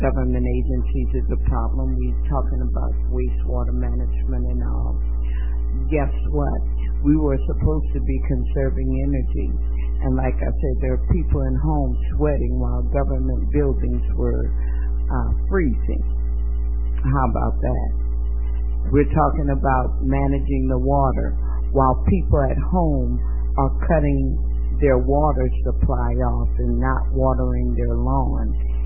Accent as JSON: {"language": "English", "town": "Dallas", "region": "Texas", "country": "United States", "said": "Dallas City, Texas. I'm a Texan. And I'm here to stay."}